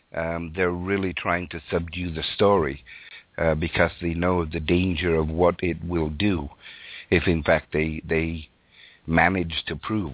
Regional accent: Canada; I forget what it is because I'm Canadian, of course, so we don't know all of the amendments.

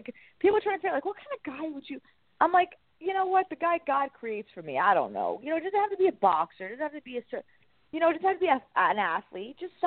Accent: New York, United States; And I'm a New Yorker, so you know that I'm straightforward.

